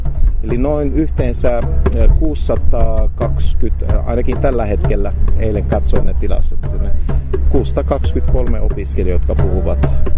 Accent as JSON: {"language": "Finnish", "country": "Lebanon", "tie": "born or raised there", "second_language": "Finnish", "moved": "yes", "lives_now": "Joensuu, Finland", "said": "Minä olen Libanonista kotoisin. Joo. Olen asunut Suomessa nyt 22 vuotta jo."}